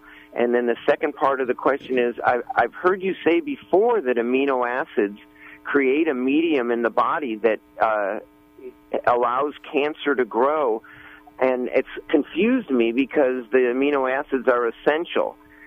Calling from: Redway, California, United States; I'm from Redway

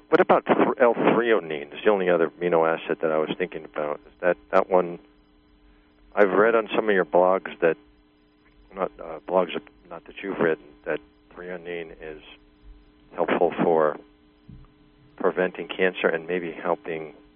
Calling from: Virginia, United States; Okay, I'm from Virginia.

